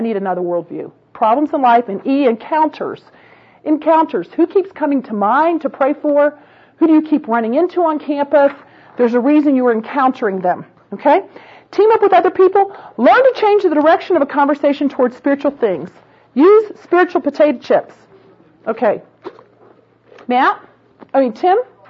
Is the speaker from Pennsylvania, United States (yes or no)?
no; Florida, United States; because I grew up with Cubans in Florida, and so I'm going to make Spanish rice and beans.